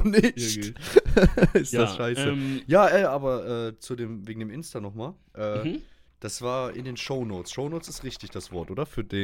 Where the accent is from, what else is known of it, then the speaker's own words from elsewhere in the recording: North Rhine-Westphalia, Germany; Ich komme nicht aus Berlin, wegen Atze. Ich komme aus NRW, Nähe Köln.